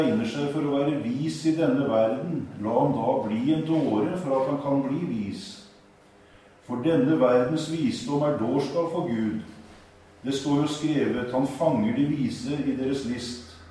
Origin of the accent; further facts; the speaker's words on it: Kragerø, Telemark, Norway; jeg er fra Kragerø